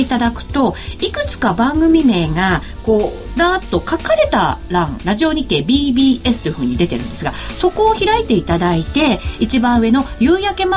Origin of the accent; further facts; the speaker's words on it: Shizuoka, Japan; ちなみに土井さんと私は東部地方出身者です、ね、はい。